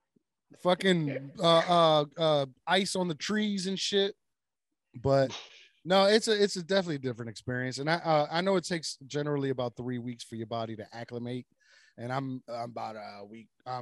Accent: New Jersey, United States; I'm from Jersey originally.

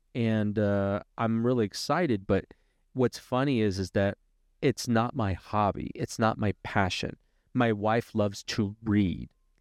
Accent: Utah, United States; I mean, if we go back, I mean, I grew up here in Utah, and as soon as I could, I left.

